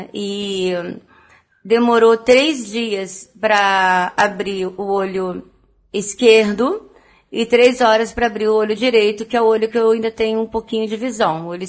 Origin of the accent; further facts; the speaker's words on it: Resende, Rio de Janeiro, Brazil; born there; also born or lived in Belo Horizonte; Sim, nasci em Resende.